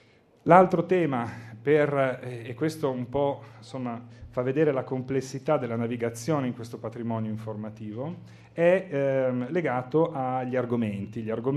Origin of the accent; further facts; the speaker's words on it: Turin, Piedmont, Italy; io sono torinese come avete capito